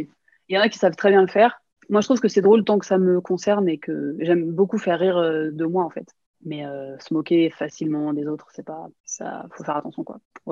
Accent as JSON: {"language": "French", "town": "Champs-sur-Marne", "region": "Île-de-France", "country": "France", "tie": "born or raised there", "also_born_or_lived": "Paris / Noisy-le-Grand", "said": "moi, je suis née à Paris et on est vite allé en banlieue parisienne, à Champs-sur-Marne, puis à Noisy-le-Grand."}